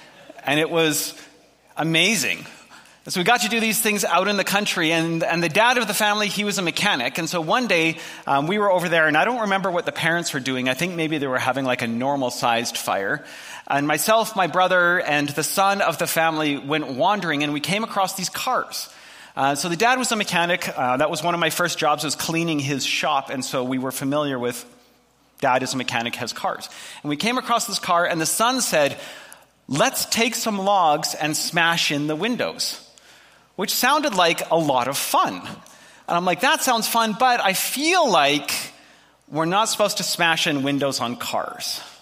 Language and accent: English; Edmonton, Alberta, Canada; I grew up in Alberta, which has nothing to do with this story, except for the fact that growing up, I lived in Edmonton, and we lived in the city